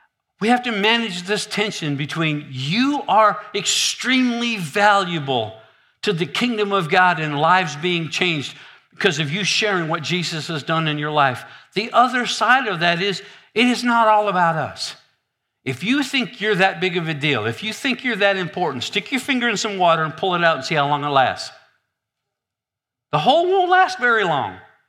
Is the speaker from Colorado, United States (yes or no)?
no; Michigan, United States; I'm from Michigan.